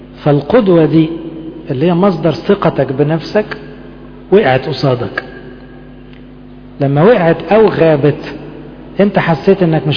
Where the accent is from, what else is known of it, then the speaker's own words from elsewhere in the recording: Upper Egypt, Egypt; أنا صعيدي على فكرة